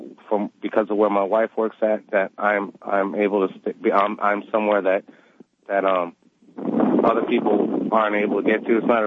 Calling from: Welsh, Louisiana, United States; I'm in Welsh, Louisiana right now.

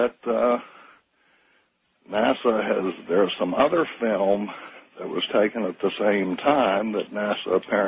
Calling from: Oregon, United States; I'm calling from Oregon, and I'm listening on KOH.

